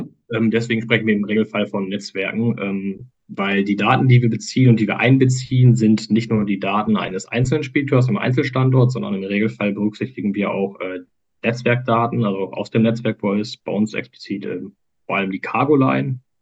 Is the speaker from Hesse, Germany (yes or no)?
no; Paderborn, North Rhine-Westphalia, Germany; born there; 30 Jahre alt, einer der beiden Co-Founder von CargoCast. Bin gebürtiger Paderborner, also da, wo jetzt CargoCast auch sitzt.